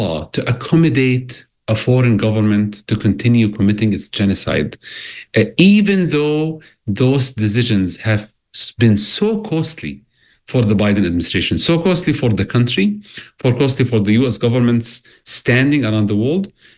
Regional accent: Baghdad, Baghdad Governorate, Iraq; I was born in Baghdad. I've lived in Iraq during the 1990s. I was there during shock and awe in 2003.

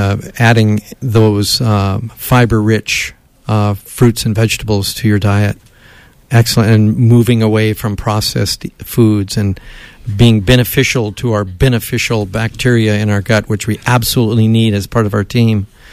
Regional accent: Chico, California, United States; I say almonds because I'm from Chico.

